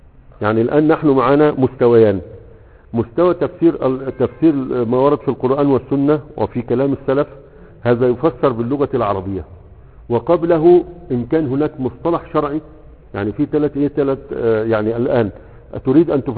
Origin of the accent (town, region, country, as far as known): Egypt